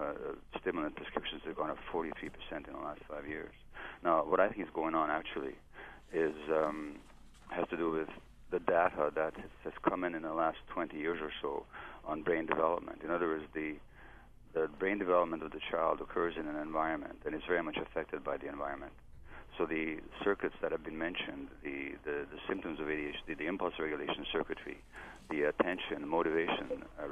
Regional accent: Canada; in the United States, I'm Canadian

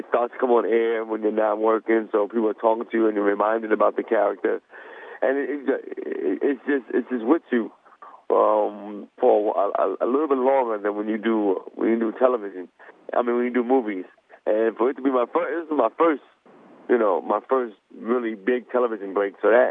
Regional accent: New York, United States; I just remember, you know, growing up in New York

